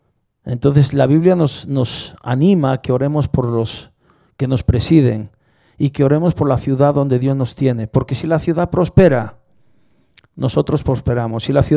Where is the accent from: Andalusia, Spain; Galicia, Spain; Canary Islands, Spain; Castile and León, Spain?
Galicia, Spain; Santiago de Compostela; Yo soy de Santiago de Compostela. Nací aquí y creo que me voy a morir aquí.